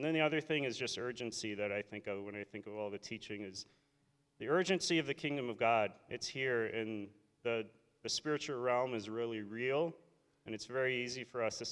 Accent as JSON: {"language": "English", "town": "Medford", "region": "Minnesota", "country": "United States", "said": "we're from Medford, and we were looking for churches around, and we happened to we had looked at Owatonna for a couple years and didn't really find anything that stuck with us. And so then we were like, let's just set our sights to Faribault, just north of us."}